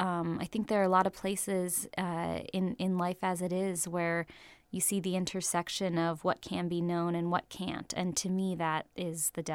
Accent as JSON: {"language": "English", "town": "San Francisco", "region": "California", "country": "United States", "tie": "born or raised there", "said": "Well, I grew up in San Francisco, not during the time that that the book is set. I was born a little bit later in the 80s"}